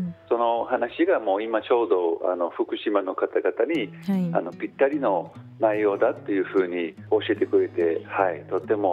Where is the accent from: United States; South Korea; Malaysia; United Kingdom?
United Kingdom; Japanese is a second language; moved away as an adult; now in Japan; イギリスです。